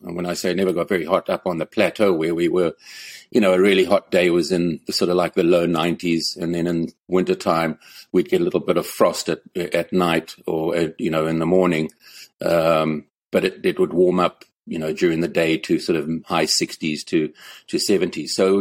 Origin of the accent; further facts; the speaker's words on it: Zimbabwe; also born or lived in South Africa; now in United States; growing up in Zimbabwe was a very simple life. I guess you could sort of compare it to a small Midwestern town here in the U.S.